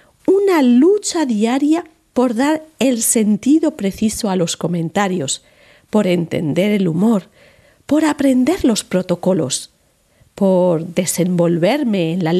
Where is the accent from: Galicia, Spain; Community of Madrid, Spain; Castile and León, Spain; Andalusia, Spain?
Community of Madrid, Spain; Madrid; moved away as an adult; now in Switzerland; yo, como madrileña, pues tuve el mismo problema al llegar a este país. Cuando llegué aquí a Suiza hace 26 años, el silencio me comía.